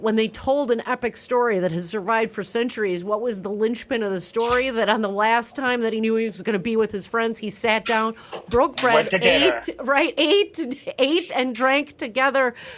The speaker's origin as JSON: {"language": "English", "region": "Wisconsin", "country": "United States", "said": "I have never showed up at a friend's house empty-handed because that's how I was taught being from Wisconsin."}